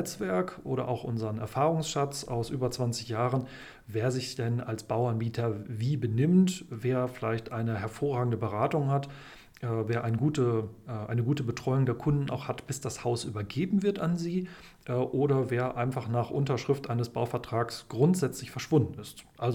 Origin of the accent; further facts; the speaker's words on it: North Rhine-Westphalia, Germany; ich komme aus dem Ruhrgebiet und bin deshalb manchmal ein bisschen platt